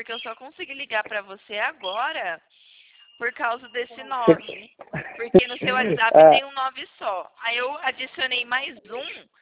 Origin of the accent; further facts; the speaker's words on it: Montes Claros, Minas Gerais, Brazil; born there; moved away; Eu nasci em Montes Claros.